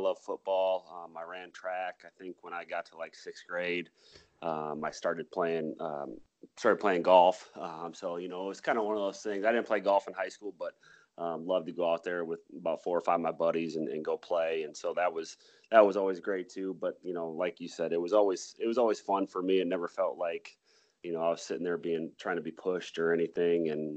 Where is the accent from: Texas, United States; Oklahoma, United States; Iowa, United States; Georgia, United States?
Iowa, United States; Mason City; also born or lived in Lake Mills; So I was born in Lake Mills, Iowa, and then I went and we moved actually to Mason City when I was about 4 years old.